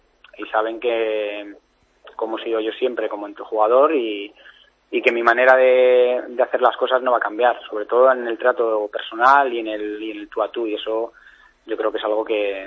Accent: Madrid, Community of Madrid, Spain; soy de Vallecas

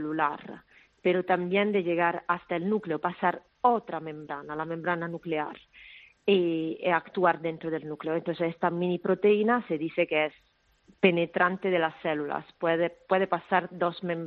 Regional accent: Italy; Mi padre es checo, es de Praga. Yo soy italiana, pero mi padre es checo.

